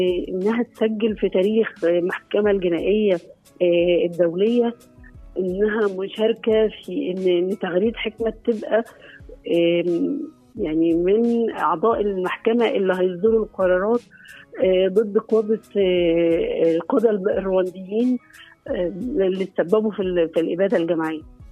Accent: Egypt; تخيلي لو إحنا حصل عندنا في مصر كده

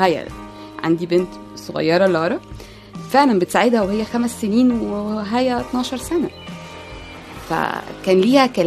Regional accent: Egypt; بس طبعا إحنا عندنا في مصر ما فيش مهنية في الموضوع ده

